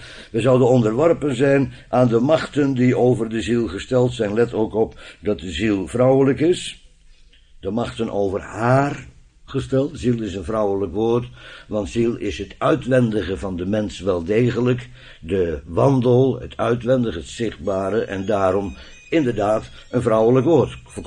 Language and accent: Dutch; Netherlands; wij zijn van Duits en bloed, zoals u weet. Maar we zijn Nederlanders, naar het schijnt. Of Friese, al nagelang uw voorkeur.